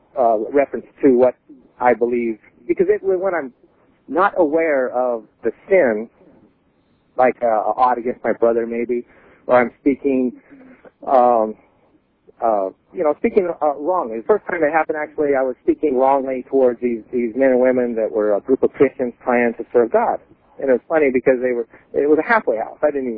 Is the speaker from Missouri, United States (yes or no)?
no; Utah, United States; I'm from Utah, and the Mormons are dear to my heart.